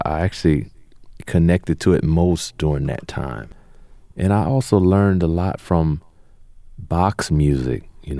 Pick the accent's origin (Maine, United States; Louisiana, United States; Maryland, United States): Louisiana, United States; New Orleans; So I had this experience where mostly Catholic, but then also in New Orleans, there's a lot of different manif